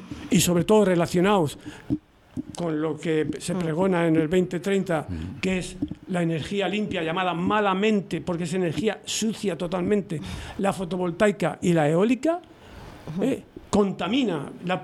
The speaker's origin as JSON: {"language": "Spanish", "town": "Segovia", "region": "Castile and León", "country": "Spain", "tie": "born or raised there", "said": "yo hablo porque lo conozco de niño, yo en Segovia, que está en el centro de la península"}